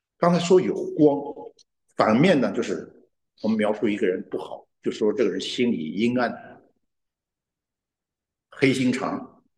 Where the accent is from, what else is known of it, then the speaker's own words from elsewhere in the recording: China; 我们都是中国人。